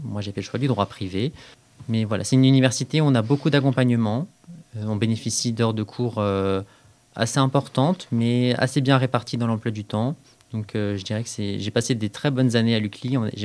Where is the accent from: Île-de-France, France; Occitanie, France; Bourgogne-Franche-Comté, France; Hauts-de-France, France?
Bourgogne-Franche-Comté, France; Beaune; Alors moi, je suis originaire de Bourgogne et j'ai fait mon lycée au lycée polyvalent Clomère dans la ville de Beaune, en Côte d'Or.